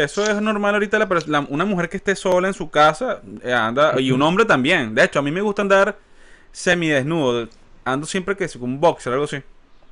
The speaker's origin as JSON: {"language": "Spanish", "town": "Maracay", "region": "Aragua", "country": "Venezuela", "said": "Es que nosotros venimos de Maracay."}